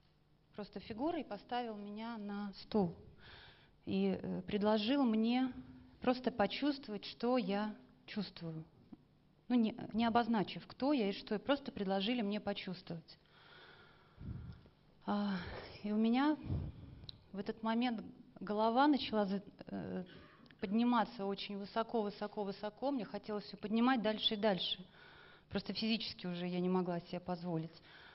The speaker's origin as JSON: {"language": "Russian", "region": "Riga", "country": "Latvia", "said": "я из Риги."}